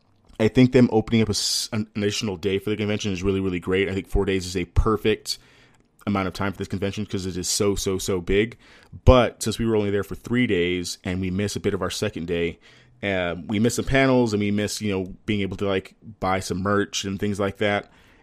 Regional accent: Texas, United States; It's too cold in Boston. Move it to the summer. I'm from Texas. It's too cold.

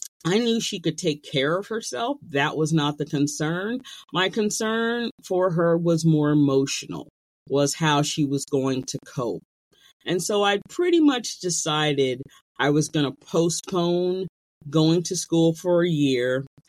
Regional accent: New Jersey, United States; I grew up in New Jersey, but both of my parents are from the Deep South.

